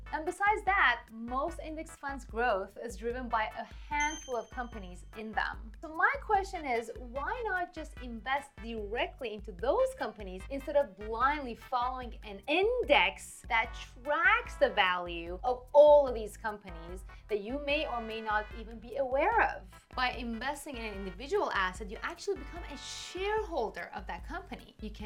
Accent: Iran; You see, I'm from Iran

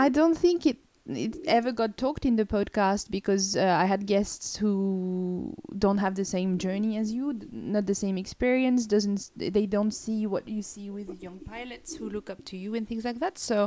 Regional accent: France; I had to plug my laptop because again, I'm from France.

